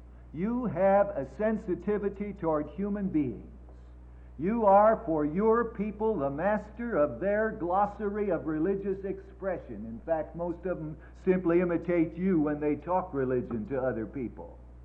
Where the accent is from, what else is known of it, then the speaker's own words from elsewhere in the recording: Colorado, United States; I'm from Colorado.